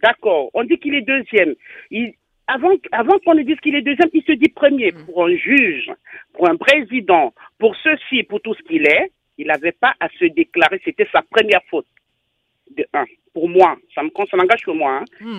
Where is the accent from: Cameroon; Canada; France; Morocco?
Cameroon; nous sommes tous des Camerounais